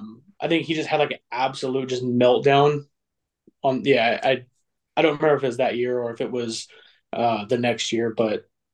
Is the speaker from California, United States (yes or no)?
yes; California, United States; I grew up on the West Coast, here in California.